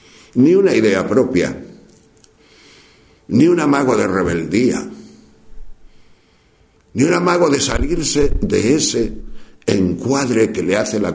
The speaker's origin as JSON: {"language": "Spanish", "town": "Sahagún", "region": "Castile and León", "country": "Spain", "tie": "born or raised there", "said": "Cuando yo era pequeño iba a ver películas en mi pueblo que mi madre solo me dejaba. Era un pueblo pequeño. En Sagún de Campos se llama ese pueblo, en la provincia de León."}